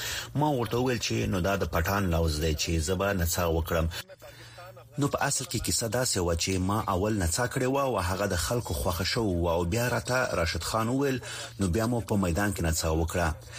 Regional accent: India; زه به شکه د هندوستان يم

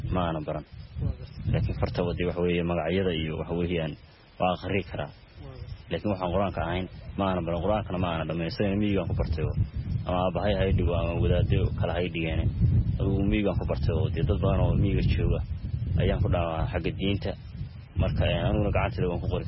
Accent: Bocaame, Sool, Somalia; born there; waxaan ku dhashay aagga magaalada Boocaame waxaana ka mid ahay xoolo dhaqatada ku nool aagga magaalada Boocaame.

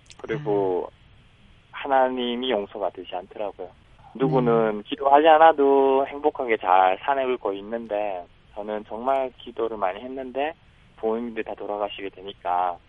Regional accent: North Korea

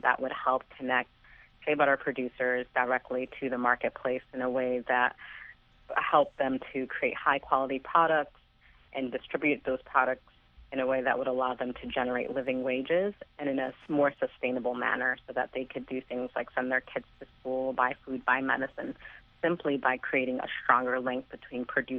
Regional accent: Syracuse, New York, United States; also born or lived in Ghana / Mali; And so I'm originally from Ghana. Half my family is from northern Ghana, where there are tons of shea trees. But it wasn't until I actually lived in a rural setting, because I grew up outside of Syracuse in upstate New York

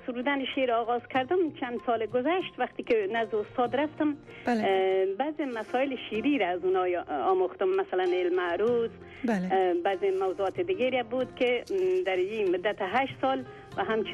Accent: Kabul, Afghanistan; ما از زمان کودکی به کابل آورده شدیم توسط فامیل.

